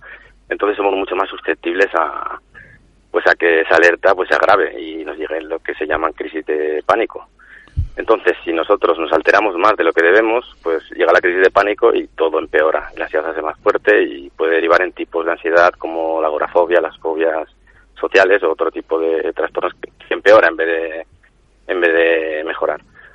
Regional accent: Basque Country, Spain; soy vasco y el apellido que tengo pues es

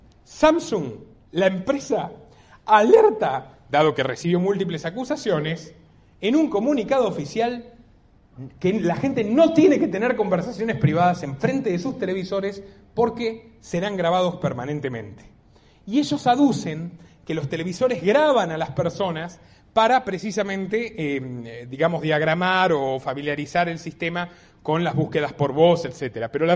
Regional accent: Bariloche, Río Negro, Argentina; en mi ciudad natal, en el sur, en Bariloche, en la Patagonia

